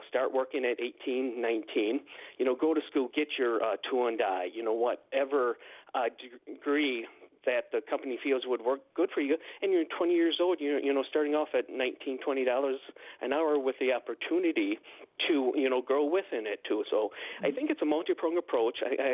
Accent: Bloomer, Wisconsin, United States; I grew up in Bloomer, went to UW-Stout, met my wife, and came to Bloomer and started a family

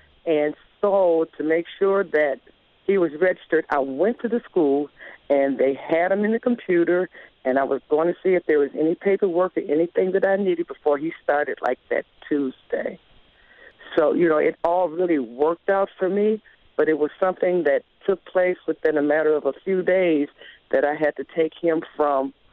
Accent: Chicago, Illinois, United States; because I came from Chicago. And when we moved here, we couldn't get into the parochial school

